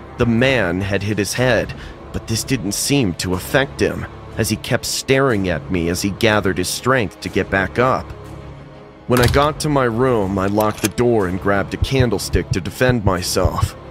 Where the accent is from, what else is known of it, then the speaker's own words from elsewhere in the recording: Canada; now in California, United States; I'm Canadian, but I live in California. I used to be reluctant to leave my country